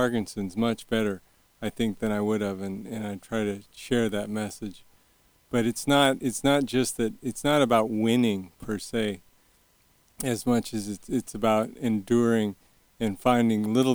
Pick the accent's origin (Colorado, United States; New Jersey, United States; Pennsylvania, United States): Colorado, United States; Boulder; And, I would say it was a fairly halcyon existence growing up in Boulder.